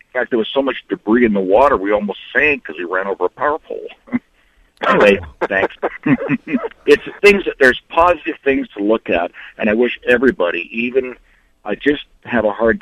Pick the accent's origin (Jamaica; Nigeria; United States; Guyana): United States; Portland, Oregon; I grew up in Portland, and when we took Dad's boat out on the Willamette River back in the 60s